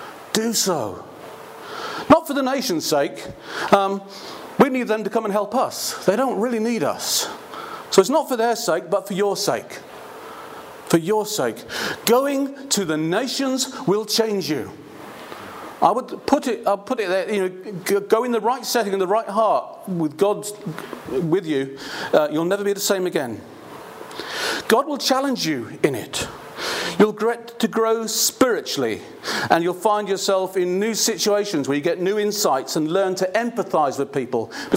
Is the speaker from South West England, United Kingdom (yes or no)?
no; Belfast, Northern Ireland, United Kingdom; Now, though I was born in Loyalist Belfast and raised to be a royalist